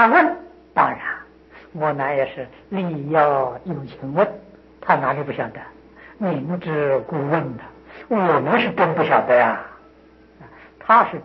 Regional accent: China; 是现在我们中国，我们中国人这个修行功夫没有这么高啊

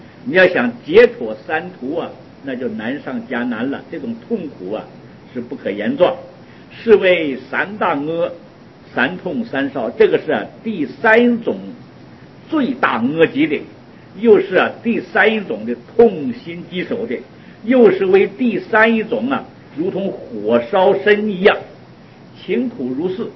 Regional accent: Northeast China, China; 我小时候啊，在我们老家啊，听他们老人讲啊

